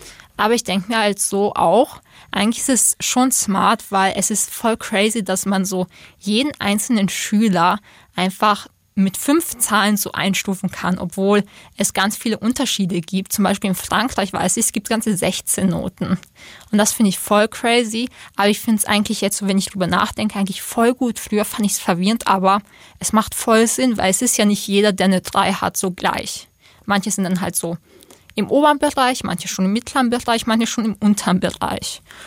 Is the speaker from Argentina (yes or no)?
no; Austria; Bei uns in Österreich hieß das früher, weiß ich noch, die Mittelschule Hauptschule